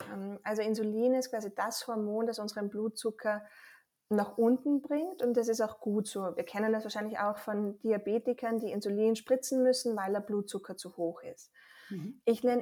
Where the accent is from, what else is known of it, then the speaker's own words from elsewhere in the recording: Austria; accent: Austrian dialect; also born or lived in Vienna; ich glaube auch unschwer an meinem Dialekt zu erkennen, komme ich aus Österreich. Ich habe in Wien Ernährungswissenschaften studiert